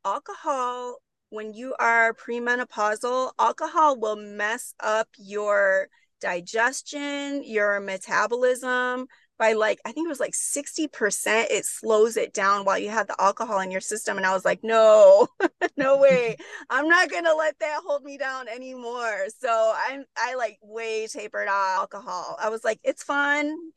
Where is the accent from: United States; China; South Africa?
United States; Midwest; I mentioned how I'm from the Midwest. I'm living in the South